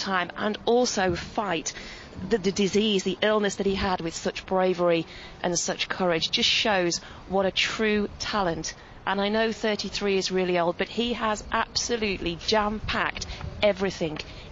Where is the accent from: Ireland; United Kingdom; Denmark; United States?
United Kingdom; Shrewsbury, West Midlands; I'm from Shrewsbury.